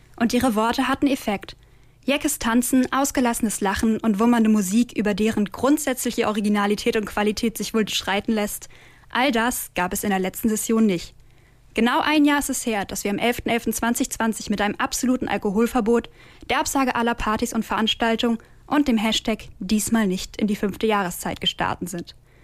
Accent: Hanover, Lower Saxony, Germany; born there; dass ich sie als gebürtige Hannoveranerin mal vermissen würde

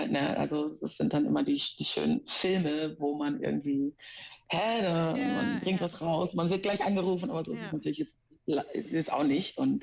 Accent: Amsterdam, North Holland, Netherlands; now in Germany; ich bin geboren und aufgewachsen in Amsterdam. Meine Mutter ist allerdings Deutsche und kommt aus dem Pott

